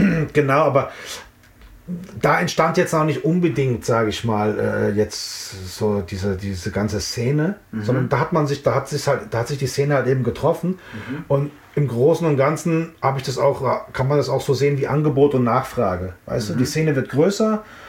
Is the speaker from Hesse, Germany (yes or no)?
yes; Frankfurt, Hesse, Germany; also born or lived in Offenbach; ich bin in Offenbach geboren und 10 Minuten später bin ich in Frankfurt gewesen. Meine Mutter hat es leider nicht mehr ins Frankfurter Krankenhaus geschafft, so, sondern ich war dann auf einmal da und ich wurde dann in Offenbach geboren.